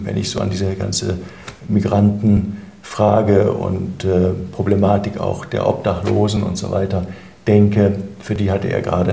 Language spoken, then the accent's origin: German; Cologne, North Rhine-Westphalia, Germany; Ich bin zwar in Köln geboren und darüber bin ich froh und stolz. Ich bin gerne Kölner und auch mit ganzem Herzen Kölner. Aber für einen richtigen waschechten Kölner dann doch wahrscheinlich auch wieder ein Immi. Meine Eltern kommen aus dem Ermland, aus Frauenburg